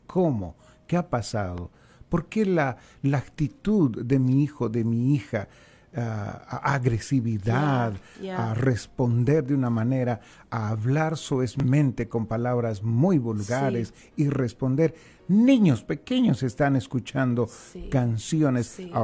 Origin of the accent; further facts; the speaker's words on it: Argentina; Y bueno, en mi país hablan de la samba, la chacarera